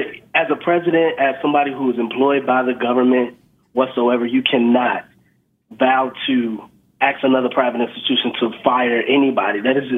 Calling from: Chicago, Illinois, United States; I'm calling from Chicago, and I'm a postal worker.

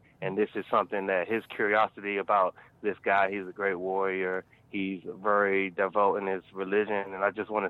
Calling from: Washington, District of Columbia, United States; From Washington, D.C.

